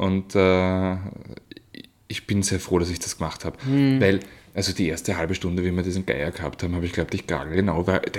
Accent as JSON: {"language": "German", "region": "Lower Austria", "country": "Austria", "said": "Also ich komme ja aus dem Machfeld, ich bekomme da sehr, sehr viel mit."}